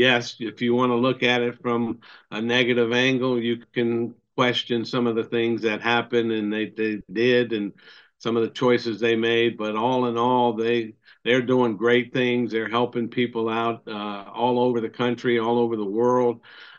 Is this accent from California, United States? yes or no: no; Biloxi, Mississippi, United States; I get double-A baseball literally in the neighborhood I grew up in, a beautiful ballpark overlooking the Gulf of Mexico here on the Biloxi Peninsula.